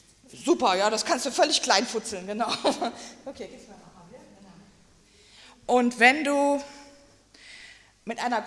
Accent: Neuburg an der Donau, Bavaria, Germany; habt ihr vielleicht schon vorhin das erste Mal gehört. Ich komme hier aus der Gemeinde, aus dem Bezirk Ingolstadt, Neuburg an der Donau.

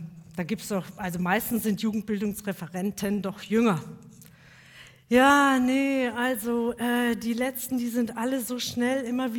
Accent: Adelsdorf, Bavaria, Germany; ich komme aus der Nähe von Erlangen, da wohne ich, Adelsdorf, kennt fast keiner, aber da komme ich her.

